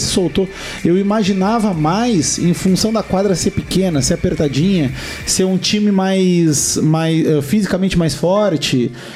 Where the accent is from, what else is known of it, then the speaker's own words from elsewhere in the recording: Bagé, Rio Grande do Sul, Brazil; Sabe que eu sou de Bagé, né?